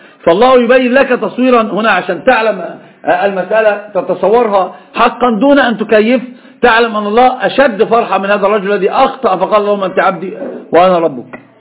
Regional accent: Egypt; هذه الصفة عندنا في مصر لا تكون إلا لبعض أناس معروفين

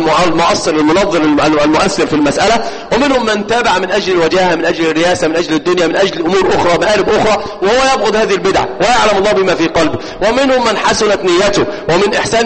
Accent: Egypt; قالوها عندنا في مصر من العامه في المقاهي

